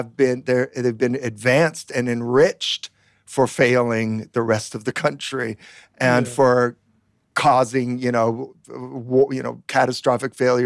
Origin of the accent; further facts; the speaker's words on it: United States; maybe because I'm American